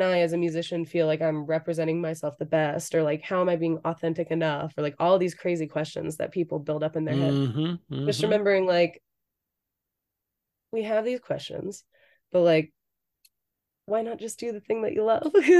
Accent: Oxford, Maryland, United States; right outside of my hometown in Oxford, Maryland at the Oxford Community Center.

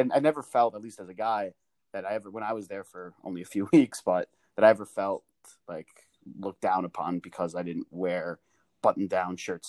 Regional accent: Englewood, New Jersey, United States; I was also born and raised in Englewood, New Jersey.

